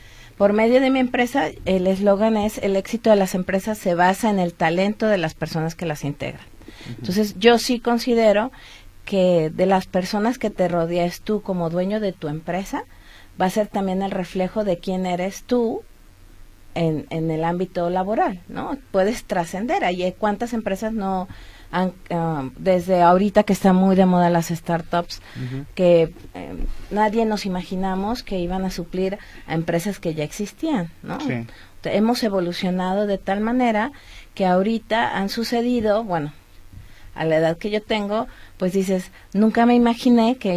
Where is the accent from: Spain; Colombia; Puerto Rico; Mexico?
Mexico; Jalisco; also born or lived in Panama; soy de aquí de Jalisco. Bueno, nací en Panamá, pero me llegué aquí desde los 5 años, entonces soy muy mexicana.